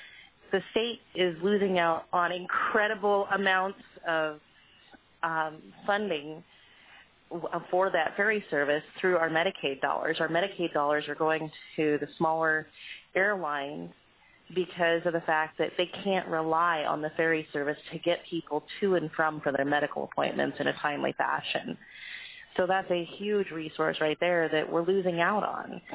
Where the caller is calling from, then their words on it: Hoonah, Alaska, United States; I'm calling from Hoona.